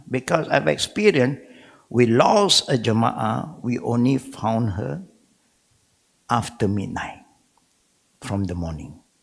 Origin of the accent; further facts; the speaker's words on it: Malaysia; English is a second language; That's why the Arab, when they know that we are Malaysian, oh, number wahid, good.